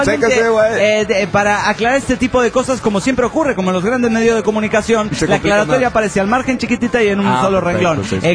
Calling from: Managua, Nicaragua; de Managua, Nicaragua.

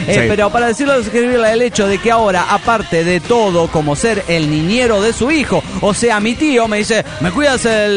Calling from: Querétaro, Mexico; de Querétaro.

